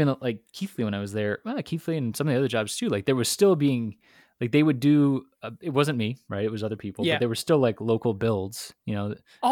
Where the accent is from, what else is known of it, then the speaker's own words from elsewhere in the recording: Buffalo, New York, United States; I grew up in Buffalo, New York.